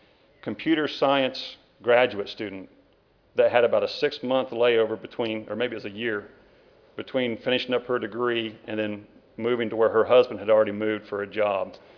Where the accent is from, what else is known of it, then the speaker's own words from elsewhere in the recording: Kentucky, United States; One, because I'm from Kentucky